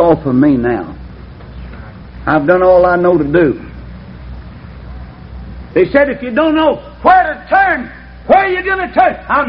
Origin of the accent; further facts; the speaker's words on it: Texas, United States; I was born and reared in Texas. I've got some deep roots and don't intend to pull out.